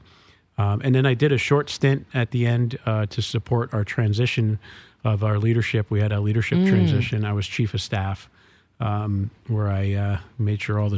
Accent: Vermont, United States; also born or lived in Boston; I grew up in southern Vermont. I was born in Boston, and my mom moved to the southern part of the state.

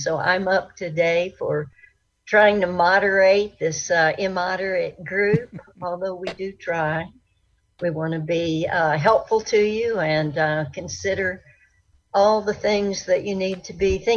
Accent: Atlanta, Georgia, United States; John Lewis, who was part of my childhood, my adolescence, as I grew up in Atlanta.

